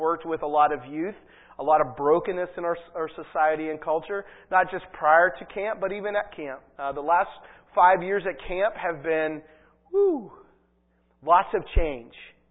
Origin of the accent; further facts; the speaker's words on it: New Castle, Pennsylvania, United States; born there; I'm not a New Englander, if you cannot tell by my accent, and I'm not from around here, but I was born in the Northeast. I was born just north of Pittsburgh in Newcastle, Pennsylvania